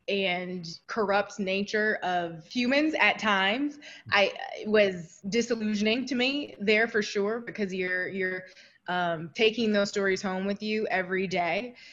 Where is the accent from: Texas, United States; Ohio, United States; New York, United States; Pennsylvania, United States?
Ohio, United States; Toledo; Yeah, so I grew up in Toledo, Ohio.